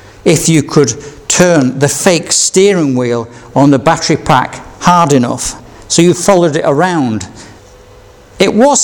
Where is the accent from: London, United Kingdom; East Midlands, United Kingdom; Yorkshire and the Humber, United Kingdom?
Yorkshire and the Humber, United Kingdom; And I can't blame it on being a Yorkshireman